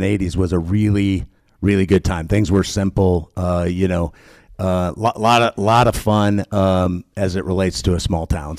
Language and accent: English; Aurelia, Iowa, United States; Yeah, so I grew up in Northwest Iowa in a little rural community called Aurelia. A community of about 1,150 students. My wife and I both grew up in Aurelia.